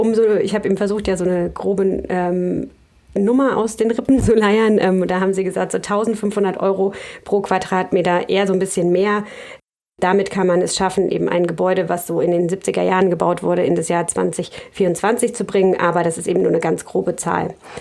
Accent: Lübeck, Schleswig-Holstein, Germany; ich komme aus Lübeck.

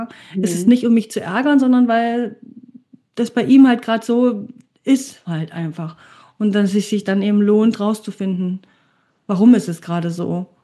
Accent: Germany; wenn ich so ein bisschen zurückdenke an meine Kindheit in der DDR, in so einem Wohnbaugebiet und wo alle aus meiner Klasse auch da in dem Karree lebten

